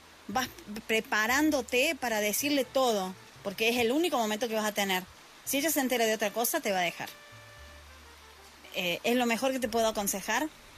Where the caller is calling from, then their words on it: Argentina; desde Argentina